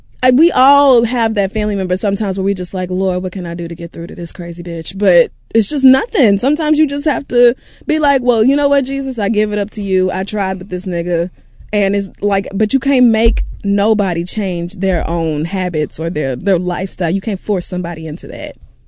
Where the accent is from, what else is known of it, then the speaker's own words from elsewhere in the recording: Washington, District of Columbia, United States; I grew up in Southeast DC where most people don't even know what a savings account is, let alone how to manage their money.